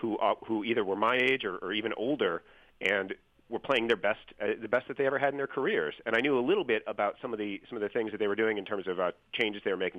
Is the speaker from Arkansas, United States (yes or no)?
no; Milwaukee, Wisconsin, United States; I grew up in Milwaukee.